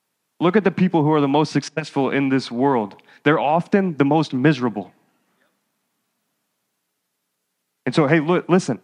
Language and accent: English; New Jersey, United States; I'm from Jersey, baby.